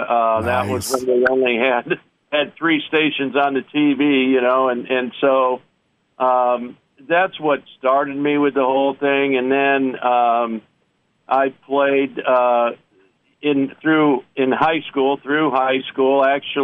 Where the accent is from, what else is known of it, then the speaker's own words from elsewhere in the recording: Merrillville, Indiana, United States; Well, back in the, I'm from Merrillville, Indiana, up in the region, and always played baseball.